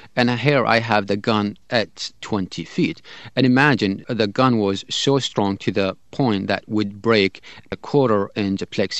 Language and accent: English; Najaf, Najaf Governorate, Iraq; that's how my brother died in my hometown of Najaf in Iraq